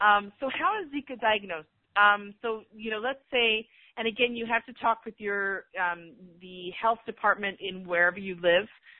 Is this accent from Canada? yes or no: no; South Africa; born there; I was born in South Africa, and my dad is a physician who trained in South Africa.